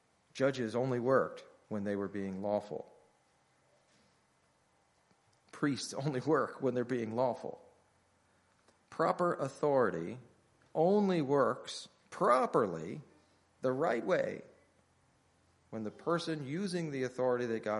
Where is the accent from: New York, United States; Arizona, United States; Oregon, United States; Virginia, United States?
Virginia, United States; I'm from Virginia. I can say britches.